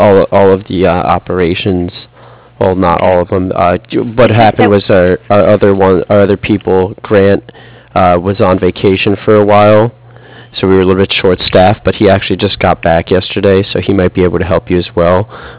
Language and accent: English; New Jersey, United States; I grew up in the Oranges, so it's right around there.